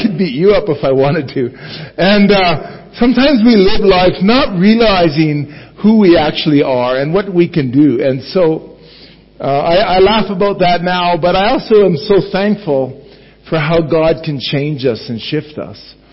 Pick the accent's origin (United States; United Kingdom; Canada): Canada; Alberta; I'm from Canada, and I'm from the northern part of Canada, about 1,000 kilometers north of the U.S. border in the province of Alberta. I'm a farmer. My grandfather migrated from Sweden, so my roots are from there originally, but I don't even speak the language